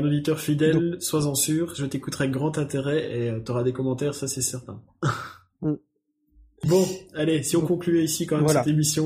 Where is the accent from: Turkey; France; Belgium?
Belgium; born there; Bah, je suis né en Belgique, je vis en Belgique